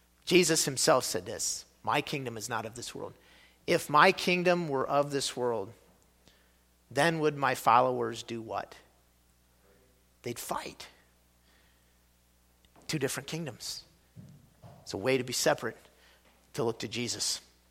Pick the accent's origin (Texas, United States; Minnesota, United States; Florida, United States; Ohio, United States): Ohio, United States; I grew up in Ohio, and so I grew up a fairly avid Ohio State Buckeyes fan.